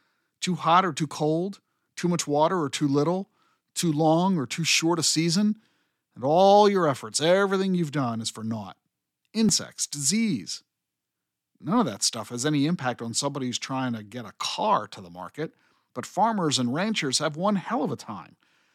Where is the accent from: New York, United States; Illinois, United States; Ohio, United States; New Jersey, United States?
New Jersey, United States; I grew up in New Jersey, in a middle-class suburb outside Philadelphia. There weren't any farms anywhere where I grew up.